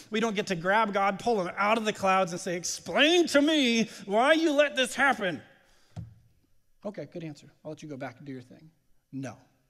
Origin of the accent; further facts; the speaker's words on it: California, United States; We grew up in Southern California, so Disneyland was not super high priced back then